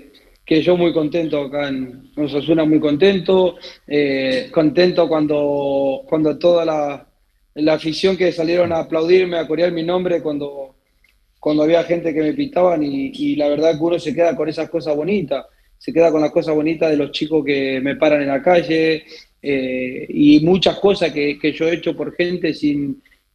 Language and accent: Spanish; Argentina; now in Spain; Yo como argentino, obvio que me encantaría y amaría ir a la selección argentina.